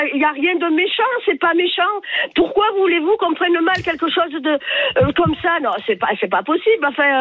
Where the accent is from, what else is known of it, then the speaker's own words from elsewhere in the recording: Toulouse, Occitanie, France; accent: Toulouse; Moi-même, j'ai un accent très fort toulousain, premièrement. Je suis d'origine portugaise, donc ma famille est portugaise